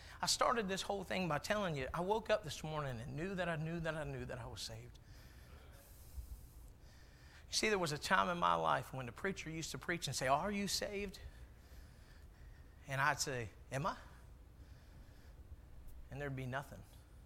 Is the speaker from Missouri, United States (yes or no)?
no; Maryland, United States; moved away as an adult; now in Florida, United States; I'm from Maryland, but I had to transfer down here to this great state of Florida.